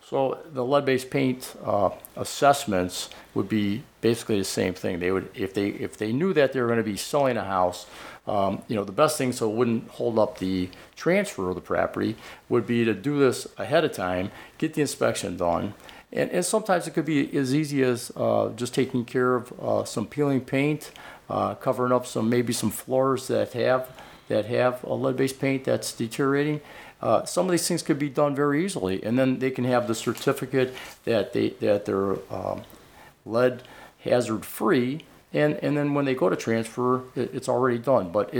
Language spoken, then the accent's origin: English; Cleveland, Ohio, United States; I drive around Cleveland. I am from Cleveland originally, and I see a lot of homes that need a lot of work